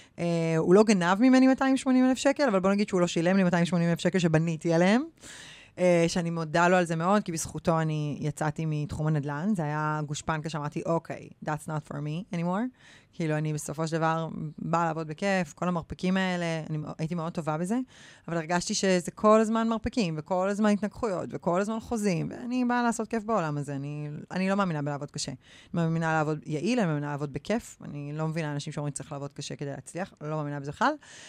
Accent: Ra'anana, Central District, Israel; גדלתי ברעננה, הסביבה שלי הייתה סביבה מאוד מבוססת, כל החברות שלי, אתם יודעים, הורים ביחד, שלושה ילדים, כלב, מעלית בבית, אוטו בגיל 17, ואני התחלתי לעבוד בגיל 14.

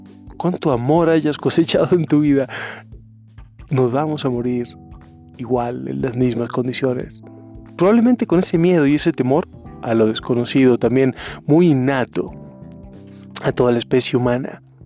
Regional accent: Mexico; O sea, yo soy mexicano, tú eres guatemalteco.

